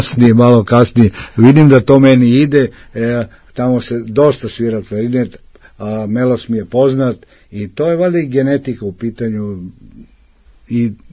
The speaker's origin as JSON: {"language": "Serbian", "town": "Prokuplje", "region": "Toplica District", "country": "Serbia", "said": "ja sam iz Prokuplja, jeste"}